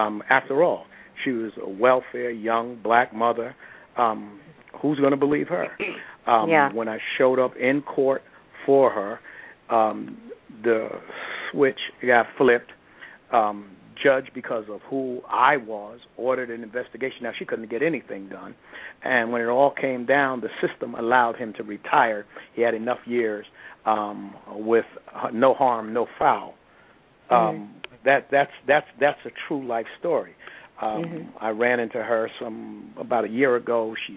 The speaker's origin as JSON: {"language": "English", "region": "Virginia", "country": "United States", "said": "and come on, Kay, we're from Virginia. You know how our family is. You know, we come in all shades."}